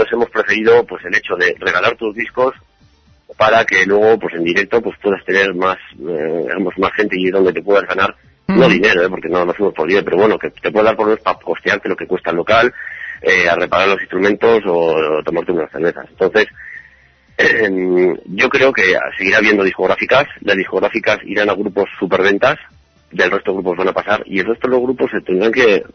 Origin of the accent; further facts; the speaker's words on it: Getxo, Basque Country, Spain; Sí, somos de Vizcaya. Yo soy de Getxo